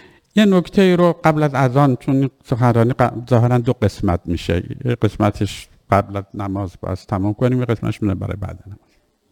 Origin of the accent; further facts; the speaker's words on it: Iran; من به عنوان یک ایرانی